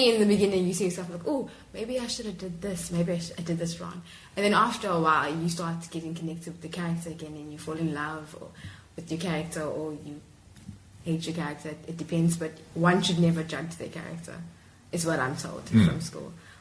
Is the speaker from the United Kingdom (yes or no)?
no; Durban, KwaZulu-Natal, South Africa; now in Cape Town, South Africa; I'm originally from Durban. Mm-hmm. So when I moved to Cape Town